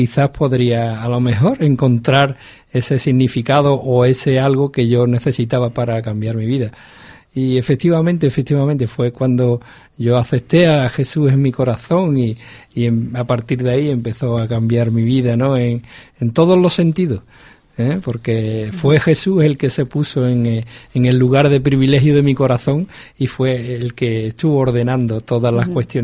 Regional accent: Jerez de la Frontera, Andalusia, Spain; born there; now in El Puerto de Santa María, Spain; Y vivo en el puerto de Santa María, nací en Jerez de la Frontera, pero bueno, el Señor me deleitó con una esposa que actualmente es mi esposa, Toñi, que vivo con ella en el puerto de Santa María.

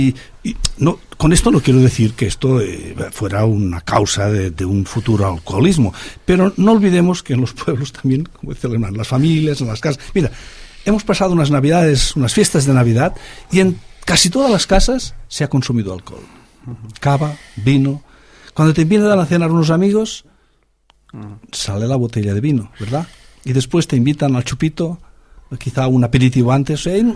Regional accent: Catalonia, Spain; ahora recuerdo mucho de mi infancia, en el Ampurdán, donde yo nací

